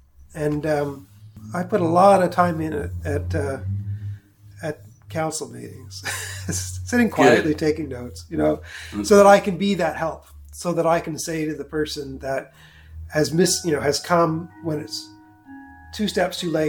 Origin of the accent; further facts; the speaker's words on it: New Brunswick, Canada; No, I am from New Brunswick.